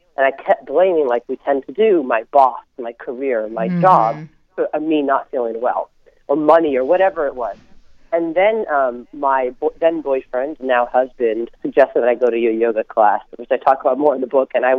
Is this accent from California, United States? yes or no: yes; California, United States; I grew up in California, a major athlete my whole life, running about 60 miles a week